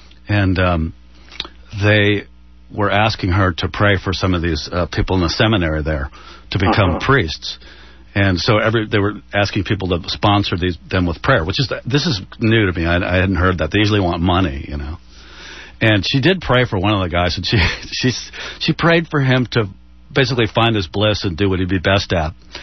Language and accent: English; St. Louis, Missouri, United States; we're from St. Louis in the Midwest